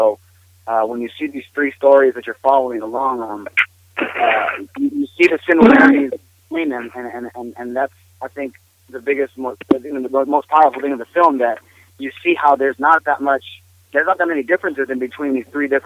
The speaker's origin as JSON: {"language": "English", "town": "Los Angeles", "region": "California", "country": "United States", "said": "Oh, you're from East LA? That's cool, man. I'm from South Central."}